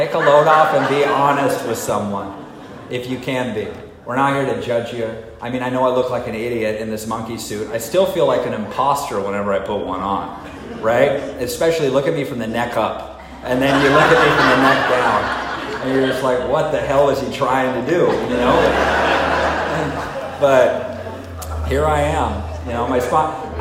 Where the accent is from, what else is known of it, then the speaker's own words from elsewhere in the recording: Tacoma, Washington, United States; I was born in Washington State. I was born in Tacoma and raised up in the Pacific Northwest.